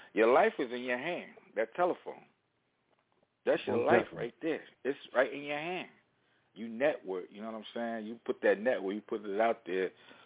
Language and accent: English; Paterson, New Jersey, United States; it's like right here where I grew up at in Patterson.